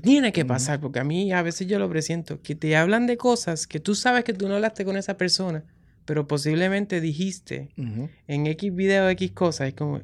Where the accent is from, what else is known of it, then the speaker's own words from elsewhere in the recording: Bayamón, Puerto Rico; si yo soy de Bayamón, pues he intentado como que dejar bien claro que salgo de Bayamón